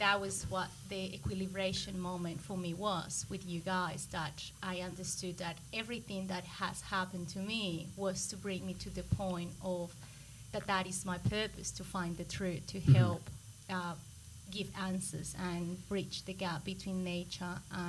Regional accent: Colombia; And so as I grew up in Colombia, it's a very Catholic country, so it was all about the religion.

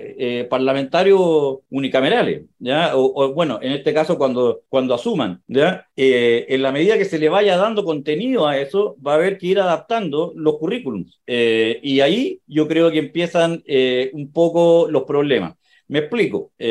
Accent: Chile; nosotros éramos jóvenes cuando todas estas cosas nos dividían como chilenos

